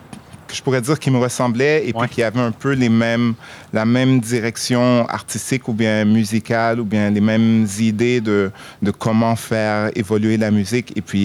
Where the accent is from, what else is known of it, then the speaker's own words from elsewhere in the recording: Shawinigan, Quebec, Canada; also born or lived in Haiti; J'ai grandi à Shawinigan, dans un petit village qui s'appelle le Lac à la Tortue. Et puis c'est ça, je suis né en Haïti, dans un petit village aussi qui s'appelle Laval.